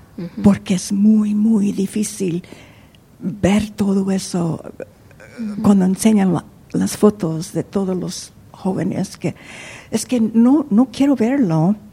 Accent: Mexico; Spanish is a second language; Porque tengo que aceptar que soy mexicana, pero no hablo el español muy bien.

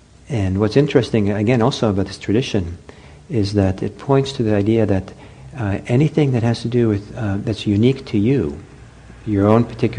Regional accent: India; growing up in India, that's kind of a big idea.

